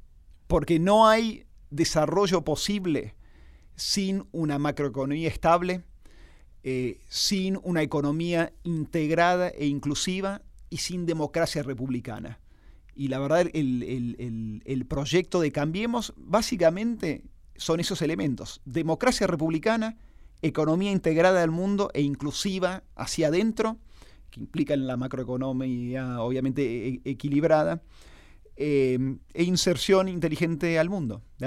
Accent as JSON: {"language": "Spanish", "country": "Argentina", "said": "estamos buscando, como argentinos, resolver problemas que no son problemas coyunturales, son problemas estructurales."}